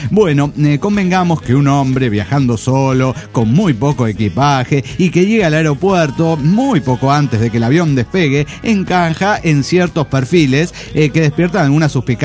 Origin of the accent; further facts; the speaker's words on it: Maracaibo, Zulia, Venezuela; now in Colombia; Maracucho en Locombia